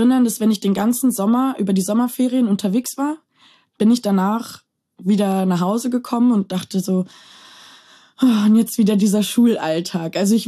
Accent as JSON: {"language": "German", "town": "Bad Salzuflen", "region": "North Rhine-Westphalia", "country": "Germany", "tie": "born or raised there", "also_born_or_lived": "Lemgo"}